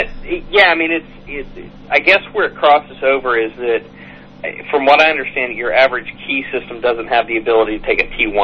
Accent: Georgia, United States; basically, I'm from Georgia, and if you're from Georgia, then some people will spell Georgia related to.

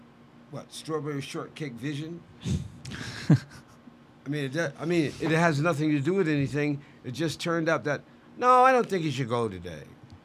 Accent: United States; but I ain't a Nigerian. I'm an American.

